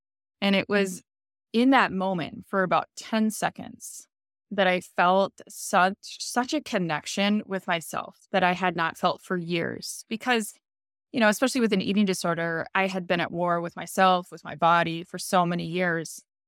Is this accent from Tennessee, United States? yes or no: no; Minnesota, United States; also born or lived in Arizona; I grew up in Minnesota. You probably hear it in my accent. But I grew up in Minnesota.